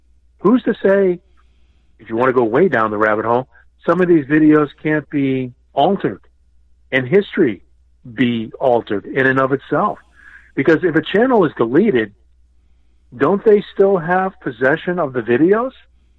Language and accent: English; Connecticut, United States; also born or lived in Boston; You're from Pennsylvania, and I grew up in Connecticut, but I'm from Boston.